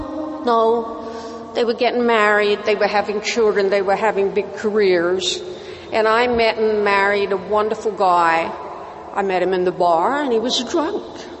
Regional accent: London, United Kingdom; I was born in London and grew up with regular drinking, but I loved it.

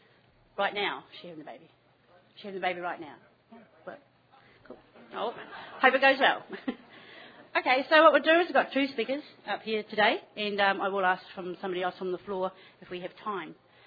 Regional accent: New Zealand; I'm an alcoholic from New Zealand.

